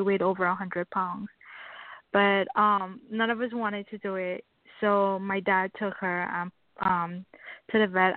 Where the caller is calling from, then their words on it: Miami, Florida, United States; I'm calling from Florida, Miami, Florida.